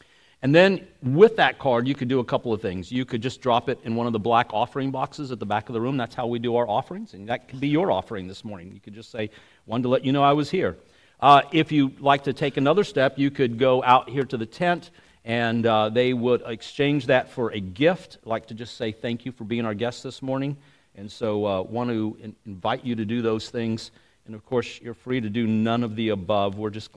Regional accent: El Paso, Texas, United States; or as we'd say in growing up in El Paso, Texas, he is the whole enchilada.

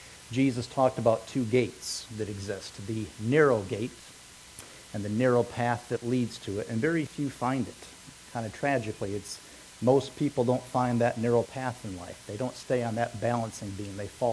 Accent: Kalamazoo, Michigan, United States; now in Florida, United States; I am originally from Michigan, a place called Kalamazoo. For those of you who don't know where that is, I'll pull out my map. I am from right there. But I've been here for the last 17 years in Florida.

